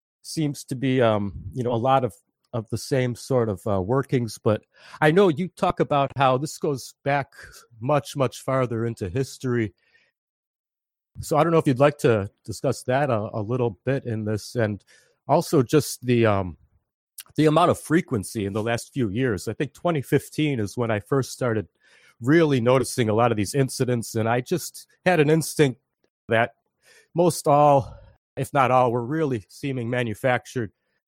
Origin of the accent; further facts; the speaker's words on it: Chicago, Illinois, United States; as it turns out, I'm also from Chicago, so it's a little bit eerie